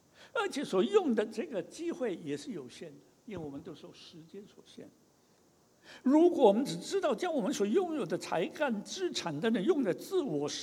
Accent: China; 第二，我们中国人的教会最好传福音的地方是什么地方？唐人街嘛

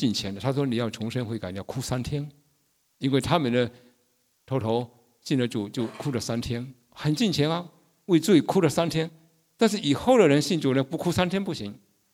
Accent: Jinjiang, Fujian, China; 我记得我们家乡就是羞愧的事情，我的家乡福建晋江那里曾经卖假药

